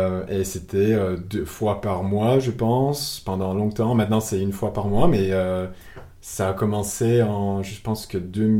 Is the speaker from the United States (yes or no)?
yes; United States; French is a second language; en tant qu'Américain, j'étais logé à la Fondation des États-Unis.